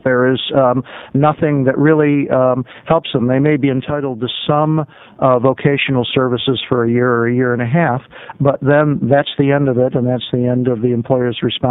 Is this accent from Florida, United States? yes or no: no; Portland, Oregon, United States; from Portland, Oregon.